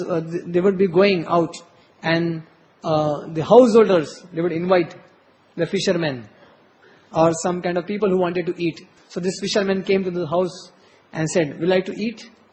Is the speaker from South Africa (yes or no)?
no; India; I'm a patriotic, I'm an Indian, I'm a very, very loyal citizen of this nation.